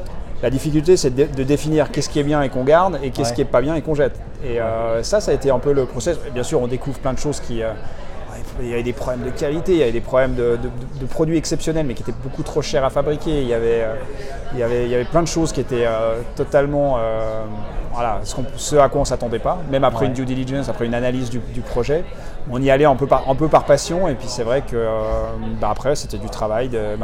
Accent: Vaud, Switzerland; C'est vrai que j'ai grandi à la Vallée de Joux, qui est quand même un des hauts lieux de la haute horlogerie en Suisse, avec des marques comme Audemars Piguet, Breguet, Blancpain et autres, Jaeger LeCoultre.

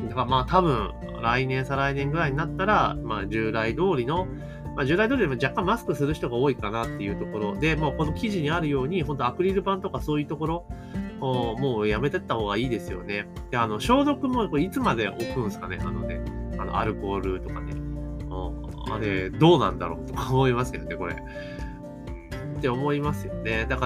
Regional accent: Osaka, Japan; 私大阪なんですけど

